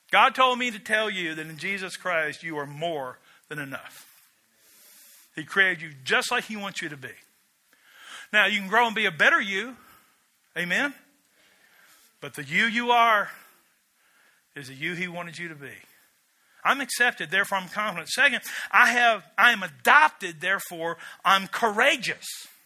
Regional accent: Wisconsin, United States; And yet I'm a bald-headed boy from Barron County

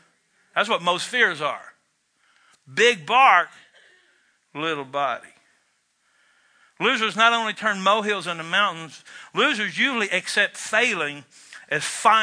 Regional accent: United States; I'm a bubba from Barron County.

